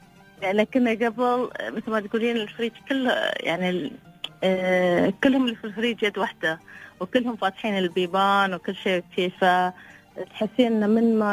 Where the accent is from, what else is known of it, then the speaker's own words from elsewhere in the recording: Dubai, United Arab Emirates; أنا من دبي.